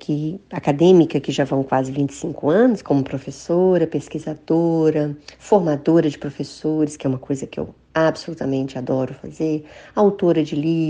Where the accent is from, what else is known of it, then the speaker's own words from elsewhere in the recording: Brasília, Federal District, Brazil; Eu sou de Brasília, capital do Brasil, nasci em Brasília e lá construí minha trajetória acadêmica e profissional.